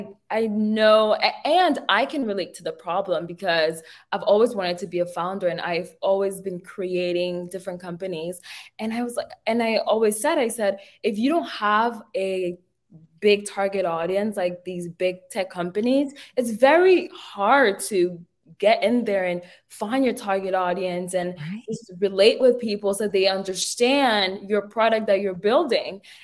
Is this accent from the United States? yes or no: yes; San Francisco, California, United States; I'm from San Francisco.